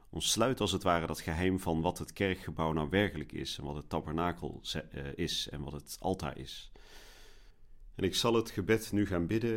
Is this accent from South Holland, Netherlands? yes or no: no; 's-Hertogenbosch, North Brabant, Netherlands; Maar ik kom zelf uit Den Bosch en in Den Bosch is carnaval natuurlijk sinds jaar en dag een feest wat erg uitbundig wordt gevierd.